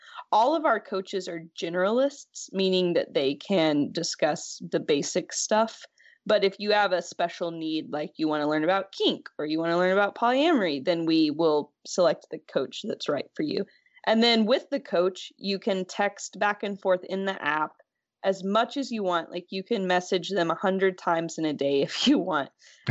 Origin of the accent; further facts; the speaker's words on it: Tennessee, United States; Well, I grew up in Tennessee, and there, I'm sure, as you know, is more conservative.